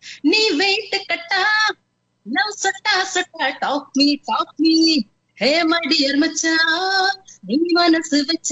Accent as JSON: {"language": "Telugu", "town": "Hyderabad", "region": "Telangana", "country": "India", "tie": "born or raised there", "said": "మా నాన్న అమ్మగారి ఊరు హైదరాబాద్. నేను పుట్టి పెరిగింది, చదివింది, సంగీతం నేర్చుకుంది కూడా హైదరాబాద్ లోనే. పెళ్ళైన తర్వాత ఉద్యోగరీత్యా నేను ఇక్కడ 4 ఏళ్ళు చేశాను. అలానే ఉద్యోగరీత్యా మా ఆయనతో పాటు కలిసి రావాల్సి వచ్చింది, కాబట్టి ఇక్కడ మేము సెటిల్ అయిపోయాము."}